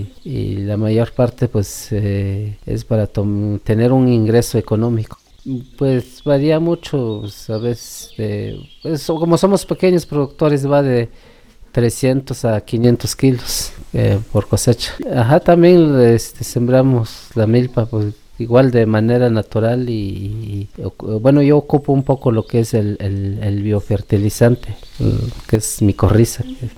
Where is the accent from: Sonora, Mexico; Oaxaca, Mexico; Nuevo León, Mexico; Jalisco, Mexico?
Oaxaca, Mexico; Santa Cruz de Agavila; soy acá originario de Santa Cruz de Agavila.